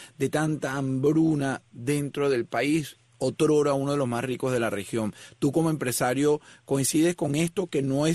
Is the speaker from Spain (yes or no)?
no; Venezuela; now in United States; Yo como venezolano, por supuesto, en toda la agencia estamos pues vigilando paso a paso